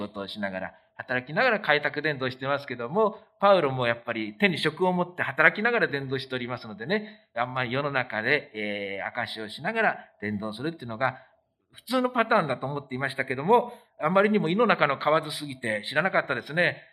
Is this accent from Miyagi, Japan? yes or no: yes; Tome, Miyagi, Japan; 出身は宮城県登米郡です。登米市になりました。